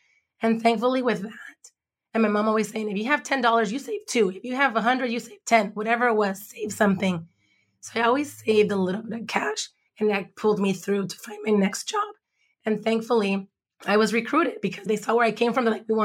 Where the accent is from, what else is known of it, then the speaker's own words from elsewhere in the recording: Los Angeles, California, United States; I grew up in Watts, born in East LA. My dad moved. We bought a house in Watts. And we moved to Watts in 84